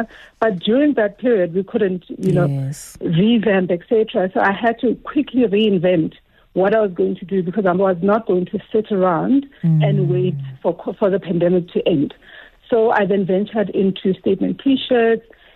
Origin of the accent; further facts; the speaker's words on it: Soweto, Gauteng, South Africa; born and raised in Soweto, one of five kids, mom to two boys